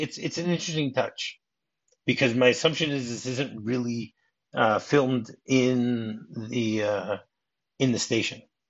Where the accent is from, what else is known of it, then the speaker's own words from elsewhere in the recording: Michigan, United States; So, all right, now do you remember my home state? Because my home state is the answer for this.